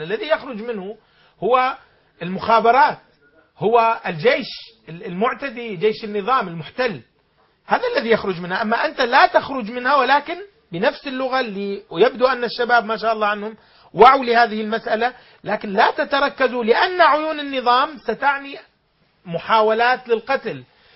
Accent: Syria; أنا كحالة سورية

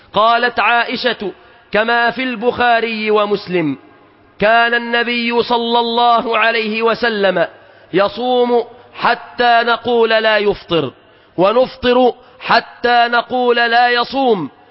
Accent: Egypt; بلادنا مصر

